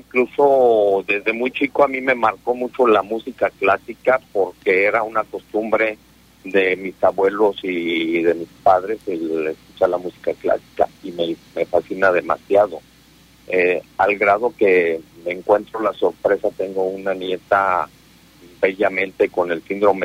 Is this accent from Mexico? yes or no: yes; Mexico; a nosotros como mexicanos